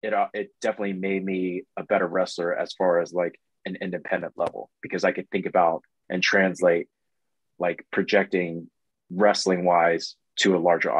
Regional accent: Marietta, Georgia, United States; But I was born in Marietta, Georgia, and just grew up in the South.

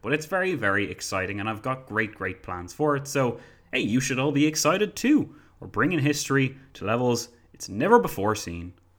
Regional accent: Ireland; I'm from Ireland

